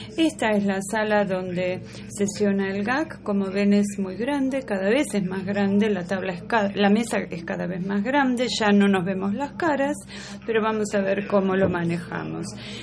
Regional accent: Trinidad & Tobago; Bien, yo soy miembro del Comité Asesor Gubernamental, represento a mi país, que es Trinidad y Tobago.

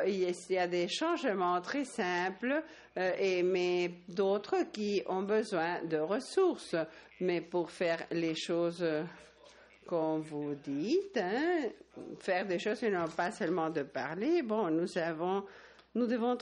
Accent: Germany; French is a second language; je viens de l'Allemagne

